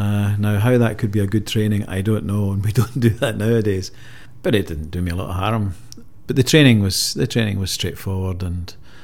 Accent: Girvan, Scotland, United Kingdom; they decided we would stay in Girvan. So I was brought up in Girvan, went to school in Girvan, primary school and then secondary school. So that's where I come from.

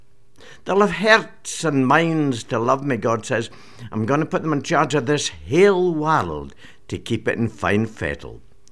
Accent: Glasgow, Scotland, United Kingdom; although I was born in Glasgow and I'm proud to be a Glaswegian.

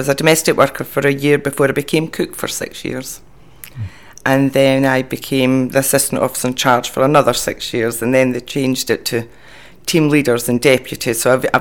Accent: Saltcoats, Scotland, United Kingdom; I was born and brought up in Salkitts. I've been a Salkitts girl all my life.

